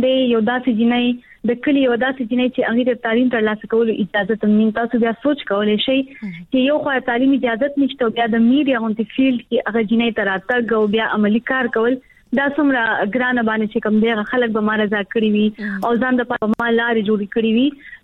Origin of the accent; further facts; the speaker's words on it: Khyber Pakhtunkhwa, Pakistan; زه چې کوم دی د خیبر پختونخوا نو خاص ضلع سره تعلق ساتم،